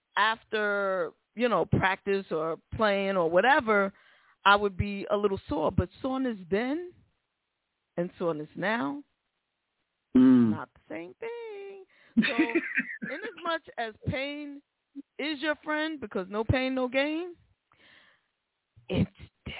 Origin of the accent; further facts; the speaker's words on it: Bronx, New York, United States; I'm from the Bronx.